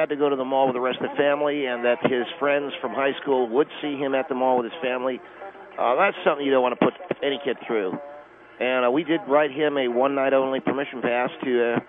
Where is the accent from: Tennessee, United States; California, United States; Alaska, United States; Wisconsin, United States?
California, United States; Ma'am, I grew up in the Southern California area, had very good parents.